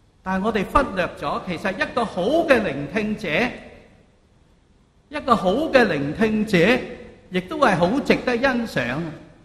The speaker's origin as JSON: {"language": "Cantonese", "country": "China", "said": "如果大家有留意，我哋中国人造字系好有意思嘅。"}